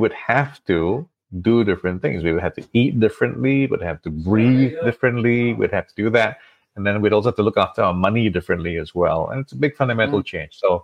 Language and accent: English; Malaysia; I'm a Malaysian, so I had trouble getting a visa to come to Australia